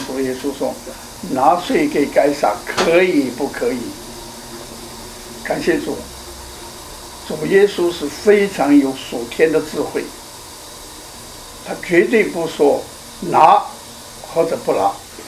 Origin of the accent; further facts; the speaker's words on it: China; 在清朝和民国初年，我们中国人用的叫做银元。